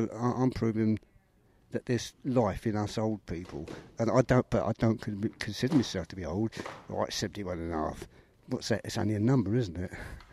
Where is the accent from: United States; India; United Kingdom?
United Kingdom; Rochester, South East England; I am 71 years old. Well, I will correct that. I'm 71 and a half years old. I come from Rochester in Kent, which is southeast England.